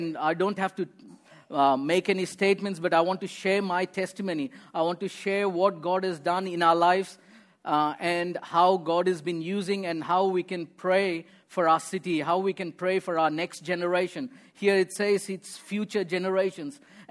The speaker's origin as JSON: {"language": "English", "country": "India", "second_language": "English", "said": "You need to understand where I come from. I'm from India. I have a very humble beginning."}